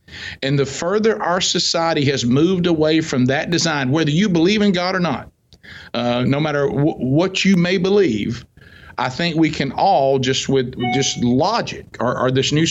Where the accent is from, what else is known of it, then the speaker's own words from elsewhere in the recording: the South, United States; And you know, I grew up and kind of was immersed in what I call cultural Christianity. I'm from the South. So everybody goes to church